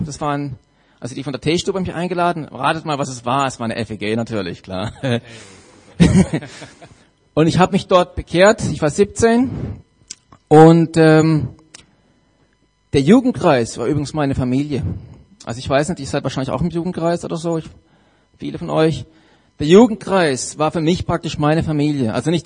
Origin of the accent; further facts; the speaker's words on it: Lörrach, Baden-Württemberg, Germany; bin 41 Jahre alt. Ich komme aus Lörrach.